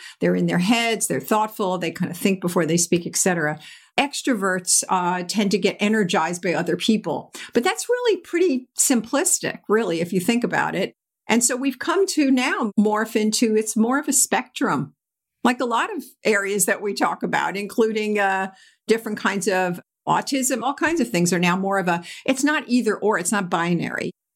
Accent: New York, United States; We were vacationing out on Eastern Long Island, where I grew up on in the New York area

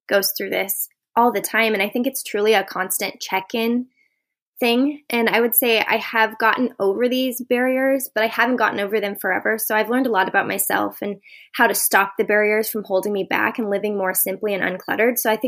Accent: Boise, Idaho, United States; I am from Boise, Idaho.

